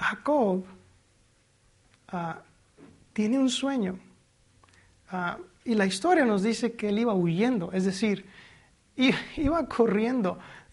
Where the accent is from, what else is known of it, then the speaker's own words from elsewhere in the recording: Michoacán, Mexico; en mi cultura allá en México, nosotros somos de Michoacán